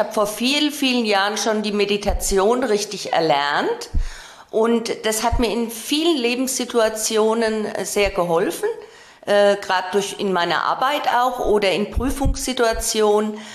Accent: Alzenau, Bavaria, Germany; ich komme aus Alzenau, ich bin 63 Jahre alt

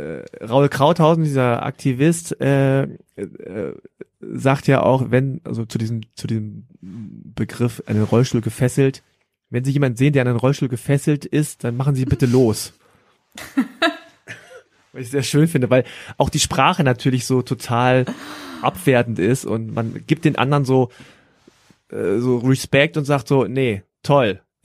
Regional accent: Germany; ich bin froh, dass ich in Deutschland aufgewachsen bin und ich habe Privilegien hier und ich finde das Land auch total gut.

